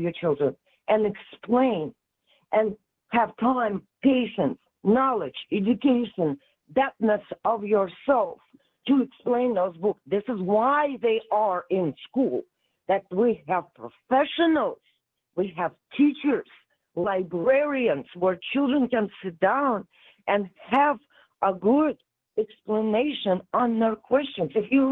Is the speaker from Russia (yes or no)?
yes; Russia; English is a second language; I'm from Russia, and in my house, we had to, I have a mixed house. My mama's side is Jewish, and my papa's side is Armenian, which are Christians.